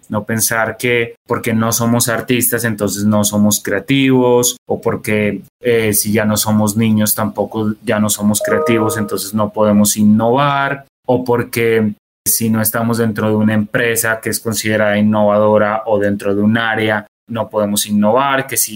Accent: Colombia; como colombianos tenemos una oportunidad

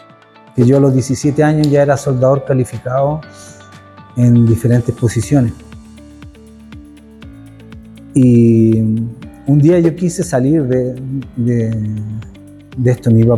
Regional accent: Maipú, Santiago Metropolitan Region, Chile; moved away; Al final salí de Chile con permiso de mi papá porque me puse a trabajar con una empresa argentina

